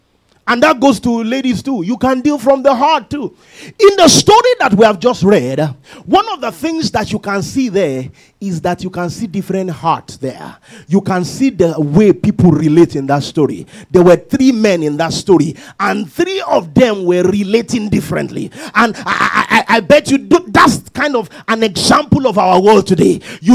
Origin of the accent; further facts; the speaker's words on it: Nigeria; You know, I'm coming from Nigeria. I have to show that I'm coming from Nigeria.